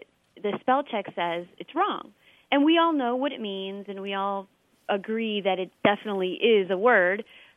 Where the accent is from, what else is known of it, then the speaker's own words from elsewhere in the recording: San Diego, California, United States; I'm from San Diego, California